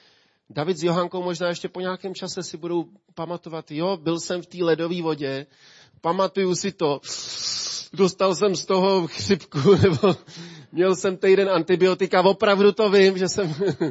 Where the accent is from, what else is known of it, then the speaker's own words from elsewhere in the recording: Ústí nad Labem, Ústí nad Labem Region, Czechia; Já si pamatuju, když jsem byl kluk a tady v Ústí byla jenom taková maličká skupinka